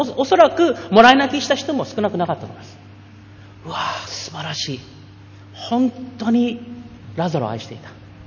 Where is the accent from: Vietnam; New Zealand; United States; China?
United States; Japanese is a second language; now in Japan; 私はアメリカで育ちながら強烈にこれが教育されました。